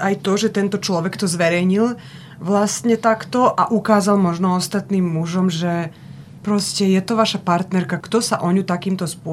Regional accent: Serbia; čo môžeme vlastne toto vidieť aj, že je prítomné aj u nás v Srbsku

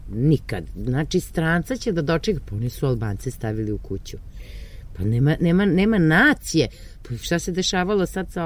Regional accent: Serbia; Jeste da kod nas u Srbiji su se stanovi iznajmljivali namešteni, ja? A ovde se ne iznajmljuju namešteni stanovi, nego prazni.

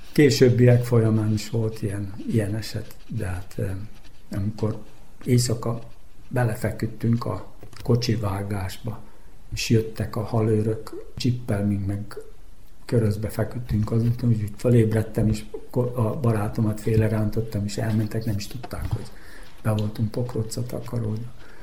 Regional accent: Doroslovo, Vojvodina, Serbia; Doroszlón a Mostonga partján születtem, ott volt a szülőházam, és a kertünk végébe kezdődött a Mostonga tulajdonképpen.

